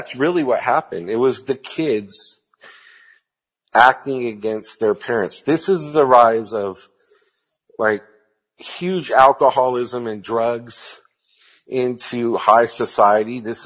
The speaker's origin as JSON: {"language": "English", "town": "San Francisco", "region": "California", "country": "United States", "said": "I'm from San Francisco, so that's very kind of prominent."}